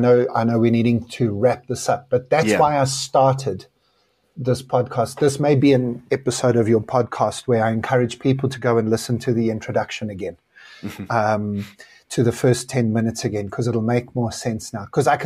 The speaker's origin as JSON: {"language": "English", "country": "South Africa", "said": "I would much rather, if I am South African, which I am, if you are South African, wouldn't you much rather do it in a place that you can call home?"}